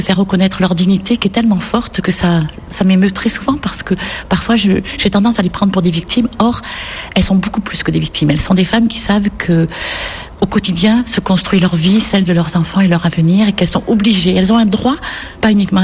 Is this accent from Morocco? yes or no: no; Marseille, Provence-Alpes-Côte d'Azur, France; Et en tant que Marseillaise, en tant que Française, je suis fière d'être ici à Barcelone